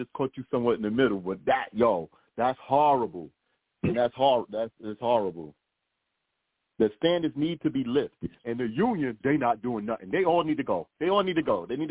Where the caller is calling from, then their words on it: Staten Island, New York, United States; I'm calling from Staten Island.